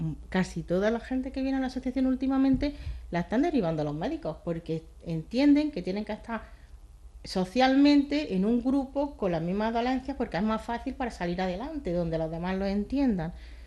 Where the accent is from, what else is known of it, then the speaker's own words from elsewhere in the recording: Spain; Es que somos todos españoles, pero que estamos tan lejos que igual las culturas son distintas, no sabemos.